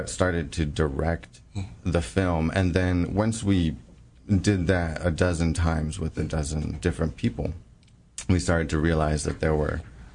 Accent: United States; And, you know, me being American, I want people to understand, you know, maybe more of a realistic view of America.

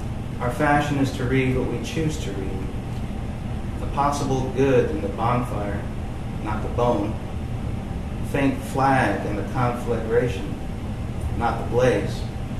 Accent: Ohio, United States; something I grew up around in the Midwest quite a bit. We had our share of factories in Ohio, auto factories and steel mills.

